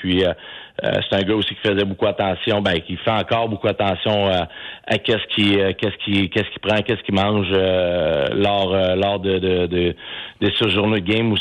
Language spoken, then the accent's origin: French; Quebec City, Quebec, Canada; on vient de la même place, on vient de Québec.